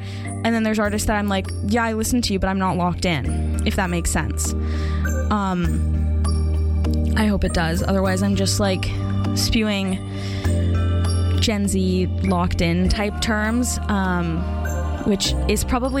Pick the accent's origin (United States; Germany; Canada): Canada; Calgary, Alberta; Like, I grew up in Calgary. I was not listening